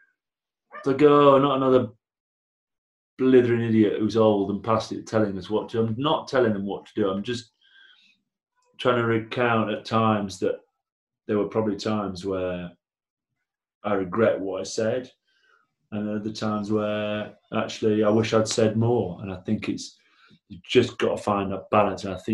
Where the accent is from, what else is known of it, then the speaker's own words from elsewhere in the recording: Blackburn, North West England, United Kingdom; I'm from Blackburn.